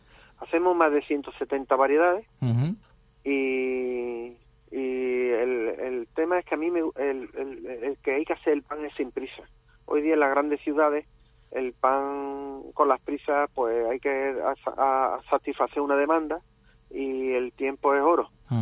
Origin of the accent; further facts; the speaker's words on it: Spain; representar como panadero español